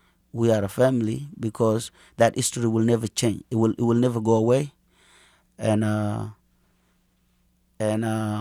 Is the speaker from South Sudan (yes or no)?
yes; South Sudan; You know, I'm from South of Sudan, and there is Northern Sudan.